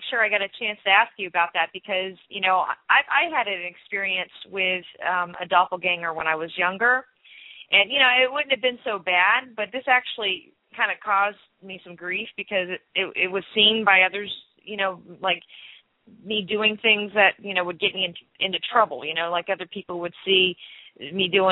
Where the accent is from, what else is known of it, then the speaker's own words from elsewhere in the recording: Arkansas, United States; But the most memorable UFO sightings were definitely from growing up in Arkansas.